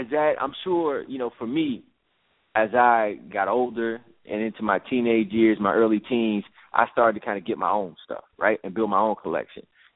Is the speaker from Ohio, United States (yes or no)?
no; Chicago, Illinois, United States; also born or lived in Wisconsin; Being a Midwesterner, grew up in Chicago, been in Wisconsin.